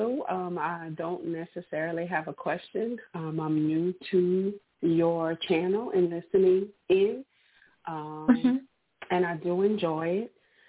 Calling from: Louisiana, United States; And I'm calling from Louisiana.

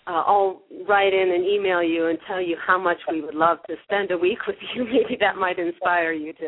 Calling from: San Francisco, California, United States; Hi, I'm calling from San Francisco, where it's sunny and warm, I'm sorry to say, for you.

